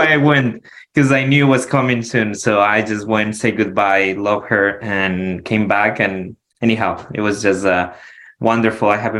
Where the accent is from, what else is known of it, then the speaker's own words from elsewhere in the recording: Ecuador; now in Arizona, United States; I'm from Ecuador originally, but have been in the States for 17 years. And now I live in Arizona